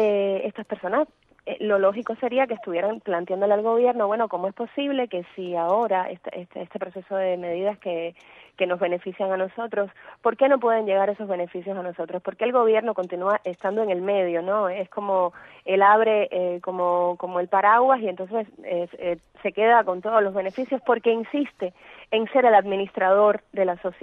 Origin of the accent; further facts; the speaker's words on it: Cuba; Y yo soy cubana y tengo la dignidad de ser cubana